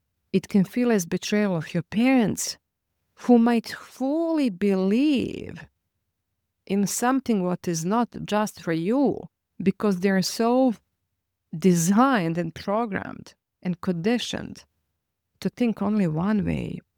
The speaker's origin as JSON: {"language": "English", "country": "Croatia", "said": "I'm a Serbian from Croatia."}